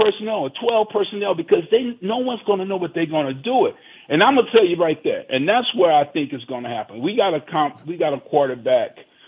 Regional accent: Oakland, California, United States; I was in Oakland during that time, man. So I was raised in Oakland.

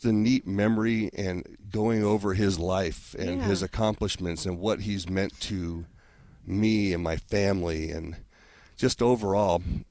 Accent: Denver, Colorado, United States; born there; Well, okay, first off, I was born in Denver, Colorado.

